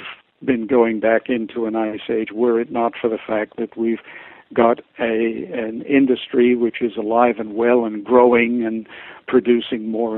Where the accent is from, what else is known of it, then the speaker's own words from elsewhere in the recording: Canada; And I've got to be careful as a Canadian what I say about you guys, because you're big and strong.